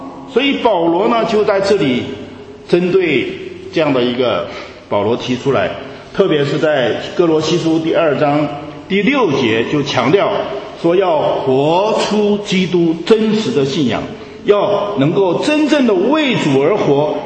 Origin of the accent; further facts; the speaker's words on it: China; 所以呢，我们中国人啊，其实对罪人义人对罪跟义的概念其实是独天独厚这个得天独厚的。